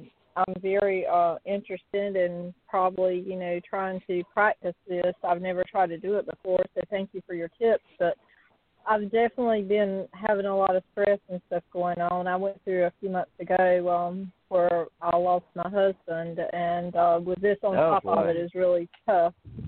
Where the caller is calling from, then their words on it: North Carolina, United States; I'm calling in from North Carolina.